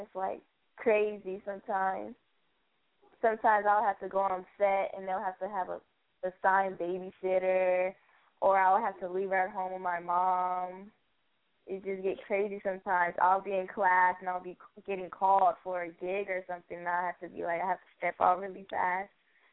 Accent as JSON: {"language": "English", "town": "Los Angeles", "region": "California", "country": "United States", "tie": "born or raised there", "said": "Oh, I'm from the city, well, L.A."}